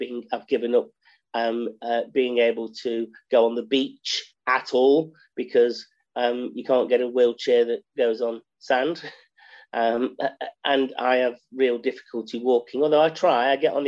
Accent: East Midlands, United Kingdom; I'm from Nottinghamshire.

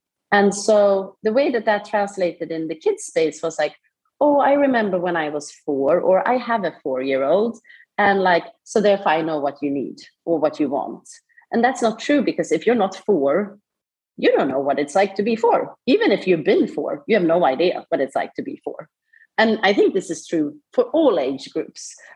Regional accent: Sweden; Okay, so I come from Sweden. I grew up in Sweden.

